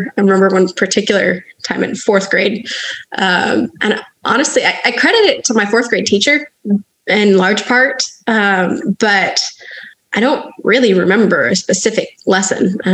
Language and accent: English; Washington, United States; also born or lived in Michigan; I grew up near Seattle, where it is not eternally summer. My parents moved up there just after they graduated college.